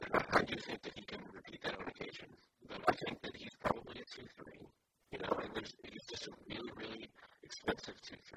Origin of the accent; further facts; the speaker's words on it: Texas, United States; I was raised in Texas, you know, Christ's sake. I mean, I had my high school football games, and more, it had 17,000 people out.